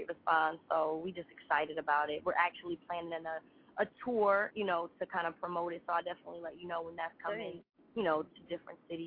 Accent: Chicago, Illinois, United States; anybody from Chicago would, you know, say, oh, my God, you can't be from Chicago and not know how to juke or step or all those things.

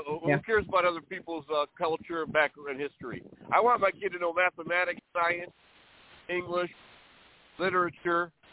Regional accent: Detroit, Michigan, United States; born there; also born or lived in Sarasota County; He actually was born in Detroit, like I was.

